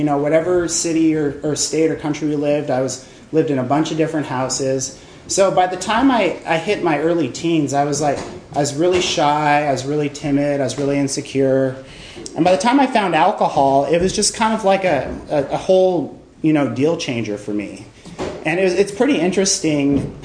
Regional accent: Montreal, Quebec, Canada; also born or lived in Los Angeles / Vermont; At four, I moved to Vermont. At five, we moved to Montreal for 6 years. I lived in Montreal from the ages of like 5 to 11

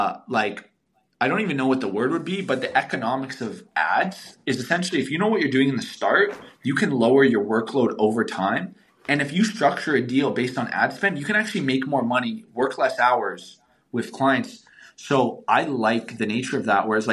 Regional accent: Canada; I'm a Canadian.

